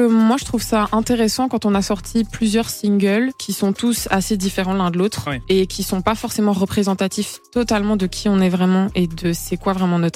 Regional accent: Namur, Wallonia, Belgium; now in Brussels, Belgium; Ouais, je suis née à Namur, j'ai grandi à Namur, j'ai vécu à Namur pendant des années, mais là ça fait un an et demi plus ou moins que je vis à Bruxelles.

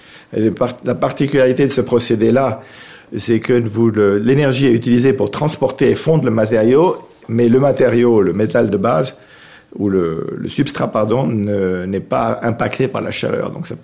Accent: Switzerland; d'origine anglaise, russe, allemande et suisse. Donc, je suis un Suisse qui a vécu une bonne partie de sa vie à l'étranger.

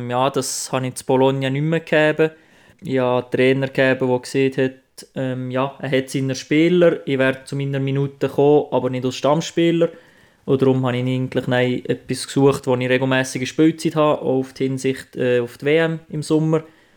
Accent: Switzerland; now in Viareggio, Italy; irgendwo als Schweizer am Meer zu wohnen, ist schon sehr speziell

